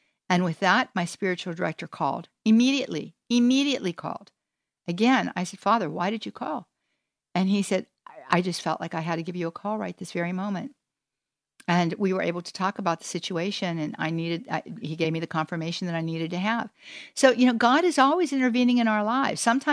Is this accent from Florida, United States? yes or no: yes; Florida, United States; See, I'm from Pinellas County. And I am from the east side of Pinellas County